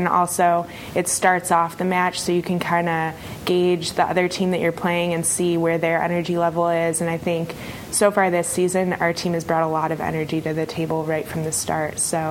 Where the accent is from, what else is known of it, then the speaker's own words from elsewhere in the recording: Chicago, Illinois, United States; And I come from Chicago, so I'm used to playing indoor.